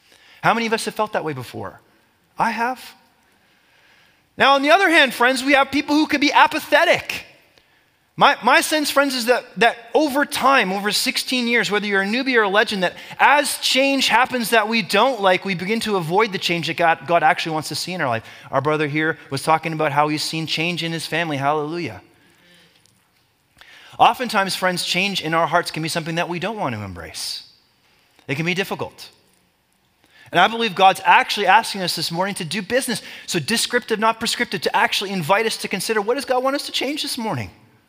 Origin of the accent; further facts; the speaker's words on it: Canada; but I'm Canadian. Just so you know.